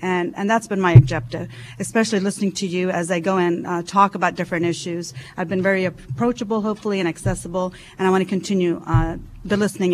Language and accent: English; Columbus, Ohio, United States; now in Manhattan, United States; I grew up mostly in Columbus, Ohio.